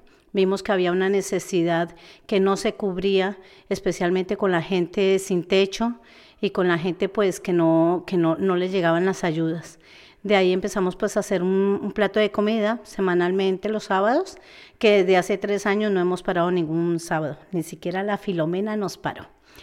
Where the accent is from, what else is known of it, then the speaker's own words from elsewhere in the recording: Colombia; moved away; Yo soy colombiana y llevo aquí más de 20 años, pero me quedé en este barrio.